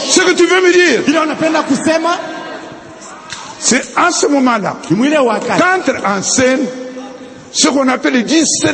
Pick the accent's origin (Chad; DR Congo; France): DR Congo; Mbuji-Mayi, Kasaï-Oriental; Chez moi, en Bujimaï, pour qu'on n'oublie pas, je dis à tout le monde de faire ça.